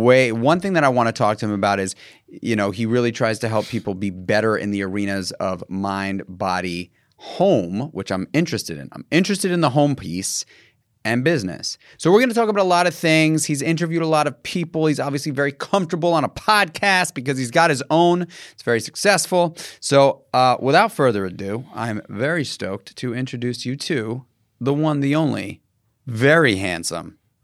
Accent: New York City, New York, United States; First of all, I'm born and raised in New York City again.

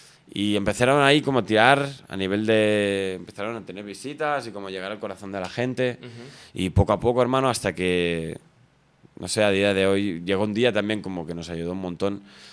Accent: Palafrugell, Catalonia, Spain; Y yo vengo de un pueblo muy chiquito. No vengo de Barcelona, donde tampoco hay ahí como conexiones. Yo vengo de un pueblo al lado de la playa que se llama Palafrugell, que es un pueblo donde somos nada más que 15.000 o 20.000 personas.

